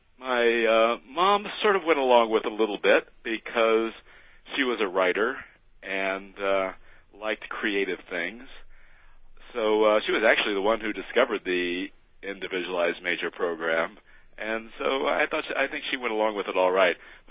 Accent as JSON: {"language": "English", "town": "Crawfordsville", "region": "Indiana", "country": "United States", "tie": "born or raised there", "said": "Well, I was born and raised in Crawfordsville, and I went to IU."}